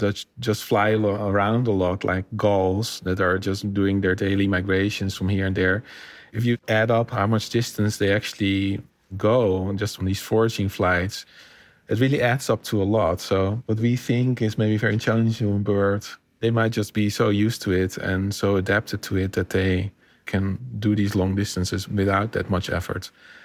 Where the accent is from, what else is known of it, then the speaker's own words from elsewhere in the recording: Haarlem, North Holland, Netherlands; English is a second language; I grew up in the Netherlands, close to the sea in the city of Haarlem.